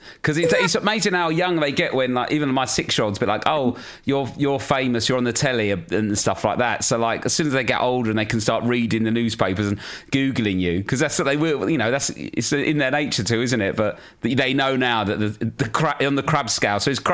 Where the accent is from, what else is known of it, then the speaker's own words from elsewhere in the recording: London, United Kingdom; My school, I grew up in South East London.